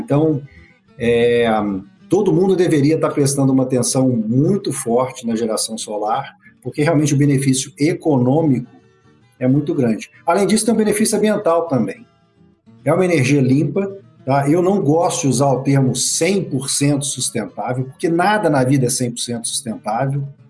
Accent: Minas Gerais, Brazil; now in São Paulo, Brazil; resido em São Paulo, tá? Porque, infelizmente, eu sou mais próximo aí da nossa terra, eu sou do Triângulo Mineiro, né?

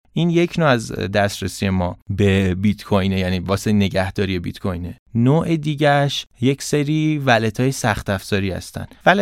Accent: Iran; یعنی ما که ایرانی هستیم

